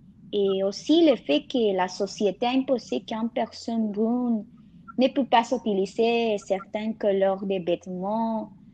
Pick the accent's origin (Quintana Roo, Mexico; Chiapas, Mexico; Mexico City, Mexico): Quintana Roo, Mexico; Cancún; French is a second language; j'ai 20 ans, je suis mexicaine, je vis actuellement à Cancun. J'ai vécu là toute ma vie.